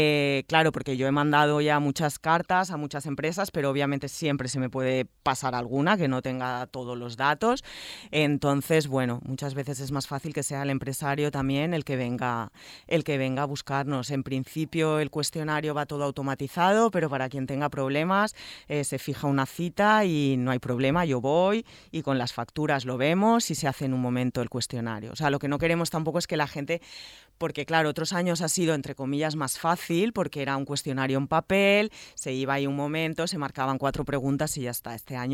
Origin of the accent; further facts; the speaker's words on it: Balearic Islands, Spain; porque independientemente de que todos somos baleares, cada isla tiene su propia...